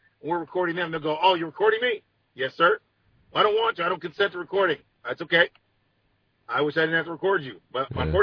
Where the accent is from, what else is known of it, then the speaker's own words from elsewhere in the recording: Ann Arbor, Michigan, United States; now in Detroit, United States; So I grew up in Ann Arbor, and I came to Detroit, and they act like a joint is like the end of the world.